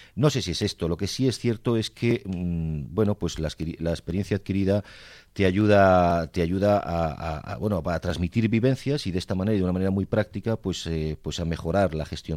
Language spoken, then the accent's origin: Spanish; Madrid, Community of Madrid, Spain; now in Canary Islands, Spain; Yo soy madrileño, sí.